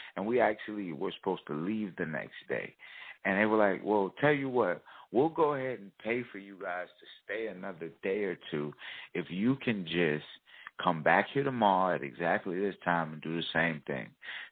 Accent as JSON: {"language": "English", "town": "Chicago", "region": "Illinois", "country": "United States", "tie": "born or raised there", "said": "You know, I grew up in Chicago, Wild Hunted, South Side."}